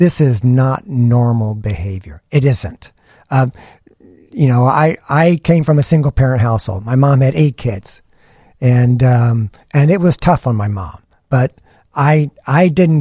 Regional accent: Houston, Texas, United States; But I grew up in Houston.

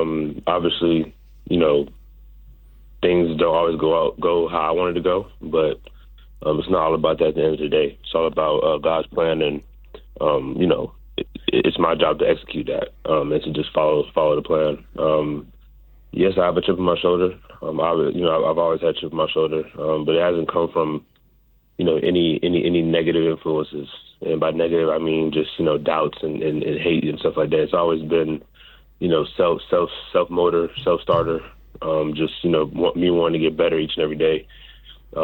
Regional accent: Florida, United States; I'm from South Florida. So, I'm like about 30 minutes away from, Miami

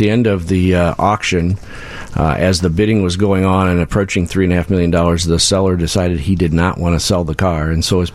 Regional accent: Bloomington, Illinois, United States; now in Chicago, United States; So I'm pretty local. I grew up in Bloomington, Illinois. I live in Chicago now

